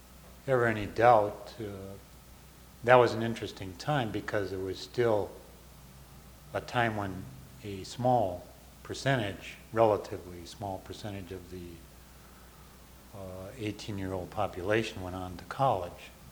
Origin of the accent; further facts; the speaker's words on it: Chicago, Illinois, United States; also born or lived in Sioux City, Iowa; I was born and raised in Chicago, except for a few years where I lived in Sioux City, Iowa.